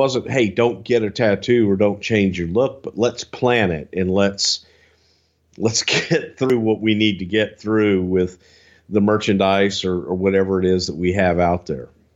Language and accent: English; the South, United States; I'm from the South, man. We have manners.